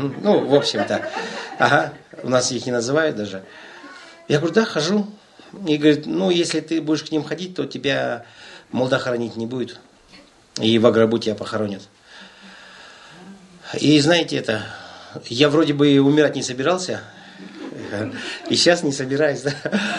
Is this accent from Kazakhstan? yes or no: yes; Kazakhstan; и я впервые подумал, что я казах, вот по-настоящему посидел, так подумал, ага, но я язык не знаю